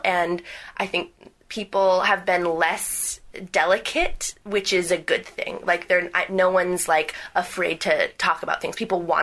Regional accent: California, United States; now in Brooklyn, United States; I'm based out of Brooklyn in New York. I'm from California

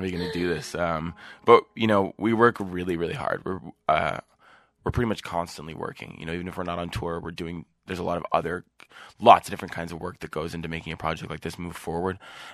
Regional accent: Sonoma, California, United States; It just ended up in the local music shop where I grew up in Sonoma.

